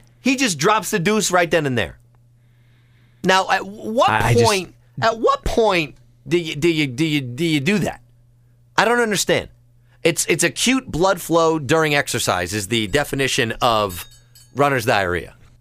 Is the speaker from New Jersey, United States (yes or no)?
yes; New Jersey, United States; I grew up in Monmouth County.